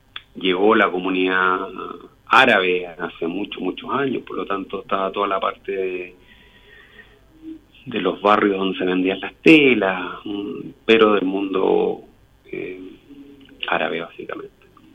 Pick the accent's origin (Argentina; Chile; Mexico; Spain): Chile; nosotros somos ciudadanos chilenos y votamos en Chile, digamos.